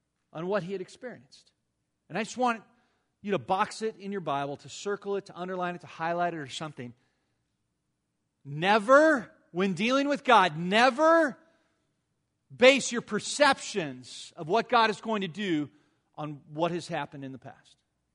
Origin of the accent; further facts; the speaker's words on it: Mission Viejo, California, United States; I grew up down in South Orange County. You know, the OC. I grew up down in Mission Viejo.